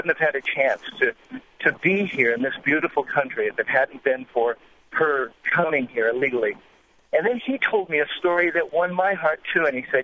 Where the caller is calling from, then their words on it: Phoenix, Arizona, United States; I come from Arizona, where it's pretty charged politically about the immigration issue.